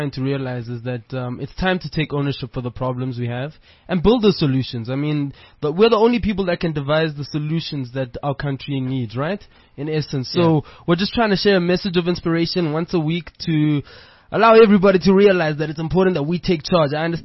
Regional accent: Eastern Cape, South Africa; I'm from the Eastern Cape

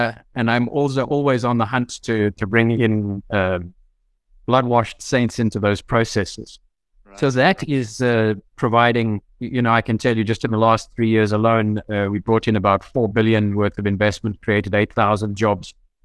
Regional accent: South Africa; I hold a South African passport as a South African citizen. I travel principally on that one because I do consider myself an African in every sense and definition of the word.

